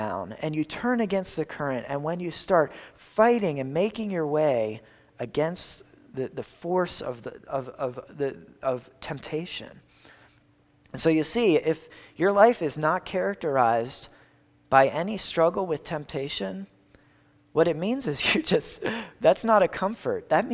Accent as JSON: {"language": "English", "town": "Philadelphia", "region": "Pennsylvania", "country": "United States", "tie": "born or raised there", "said": "So I grew up near Philadelphia, and one activity people did out near Philadelphia was went tubing down the Delaware."}